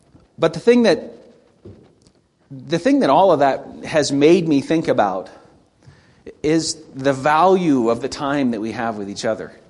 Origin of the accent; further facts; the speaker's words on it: Baker, Montana, United States; We dated in high school. I was from Baker. She was from Glendive.